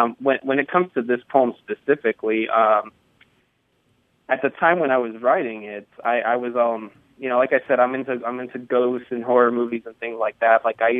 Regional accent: United States; born there; first language English; And I am actually a U.S. citizen born in this country, and English is my first language.

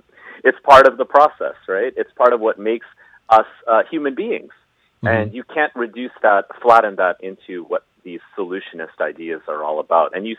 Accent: California, United States; You know, I'm from Silicon Valley, actually, Jeffrey. So I'm used to this. I grew up in this.

